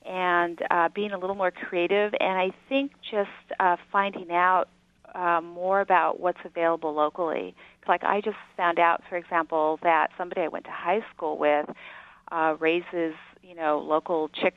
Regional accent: Hollister, California, United States; now in Salinas, United States; because I live in Salinas, California, and I grew up in Hollister, California, food was just always available.

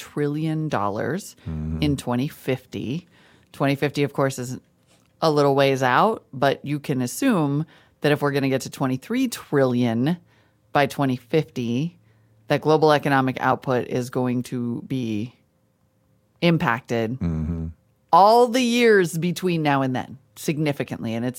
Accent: Montana, United States; as of today, my home state of Montana included

